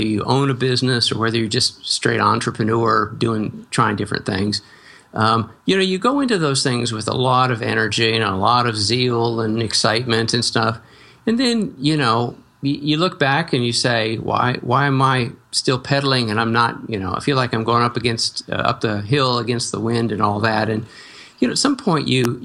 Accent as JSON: {"language": "English", "town": "Atlanta", "region": "Georgia", "country": "United States", "tie": "born or raised there", "also_born_or_lived": "western US", "said": "So I grew up in Atlanta. Well, I grew up out west for a while and then moved to Atlanta, went to school there, did my undergrad there"}